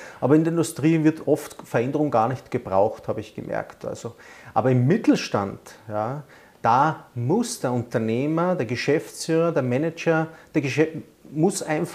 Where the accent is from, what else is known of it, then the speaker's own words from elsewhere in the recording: Vienna, Austria; now in Rosenheim, Germany; ich bin ja Wiener und darf in Rosenheim leben und das macht mir eine Riesenfreude in Bayern.